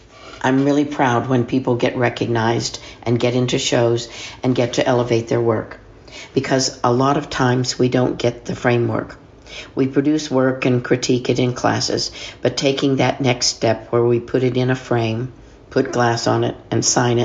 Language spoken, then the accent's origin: English; Hale Center, Texas, United States; That's how I got the interest in all that. Being a yearbook photographer for a small school in Texas, you pretty much do everything.